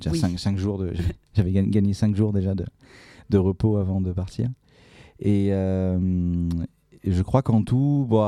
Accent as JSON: {"language": "French", "region": "Provence-Alpes-Côte d'Azur", "country": "France", "tie": "born or raised there", "said": "C'est important pour moi de faire ça dans la région parce que c'est... Bah, je sens que c'est un peu chez moi, quoi. C'est là où j'ai grandi"}